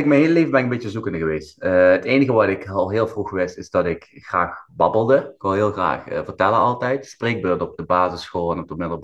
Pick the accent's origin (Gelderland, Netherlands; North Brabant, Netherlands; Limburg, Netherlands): Limburg, Netherlands; Ik ben opgegroeid in Limburg. En hier hebben we veel te maken met criminaliteit en drugsdealers. Dat we zo dicht bij de grens zitten. Ja, dus mooi, het is België, het is Duitsland.